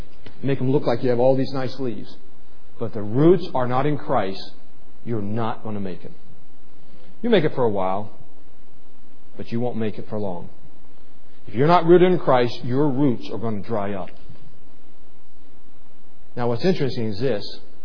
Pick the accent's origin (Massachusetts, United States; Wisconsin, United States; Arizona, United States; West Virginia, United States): West Virginia, United States; I'm from West Virginia. There were guns in cars.